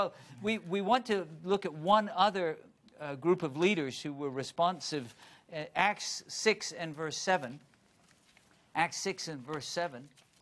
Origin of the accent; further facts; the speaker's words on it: England, United Kingdom; Now, I grew up in England where pound was the currency.